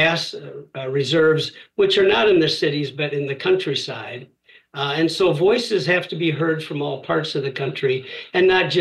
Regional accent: Peoria, Illinois, United States; We look at factories, whether it's Caterpillar Tractor in my hometown of Peoria, Illinois, or it's Ford or GM.

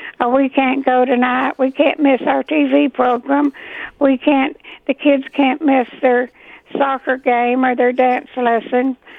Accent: Waldo, Arkansas, United States; Now, my home is in Arkansas. My hometown was Waldo, Arkansas, not far from Texarkana.

